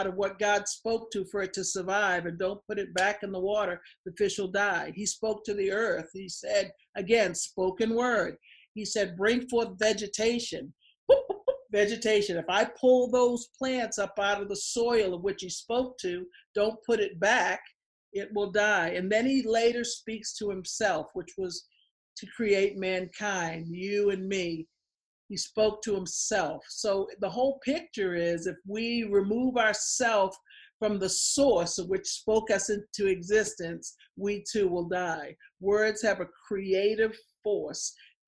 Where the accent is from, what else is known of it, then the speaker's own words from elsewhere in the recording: Boston, Massachusetts, United States; And I am from Boston, but there's a vernacular, there's a style, a speed of speech based on how you're raised.